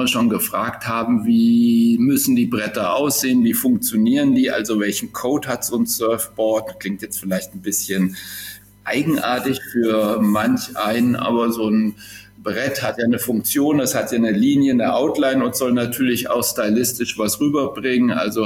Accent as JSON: {"language": "German", "town": "Kassel", "region": "Hesse", "country": "Germany", "tie": "born or raised there"}